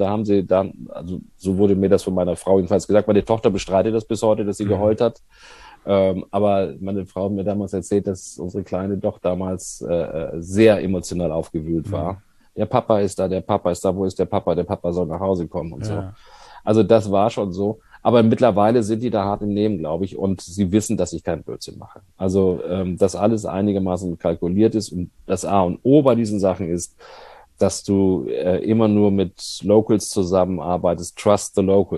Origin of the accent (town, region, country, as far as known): Hamburg, Germany; born or raised there